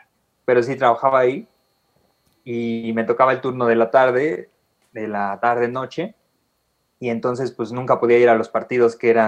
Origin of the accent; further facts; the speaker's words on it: State of Mexico, Mexico; No, yo no soy de Veracruz, yo soy del Estado de México.